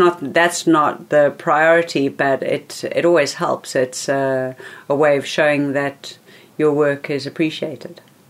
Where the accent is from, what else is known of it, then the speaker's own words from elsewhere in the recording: Johannesburg, Gauteng, South Africa; You know, even though I come from Joburg, there isn't that same kind of vibe.